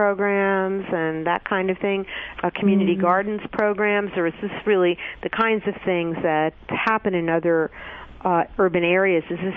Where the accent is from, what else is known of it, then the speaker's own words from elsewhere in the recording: Queens, New York, United States; I grew up in Queens myself, actually. I grew up in northern Queens.